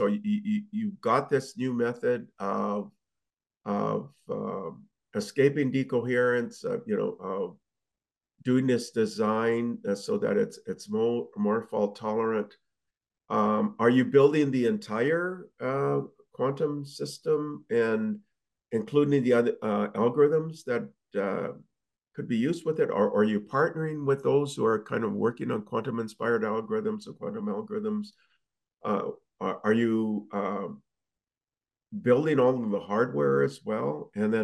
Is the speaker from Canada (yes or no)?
yes; Canada; I mean, I'm from Canada, and the Canadian government has something called the Deep Tech Fund.